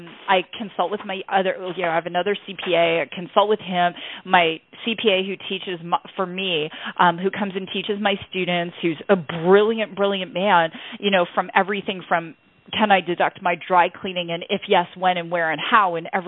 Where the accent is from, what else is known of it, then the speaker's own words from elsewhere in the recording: Canada; now in United States; And, hey, folks, I'm Canadian. Cool. I live in the U.S. now.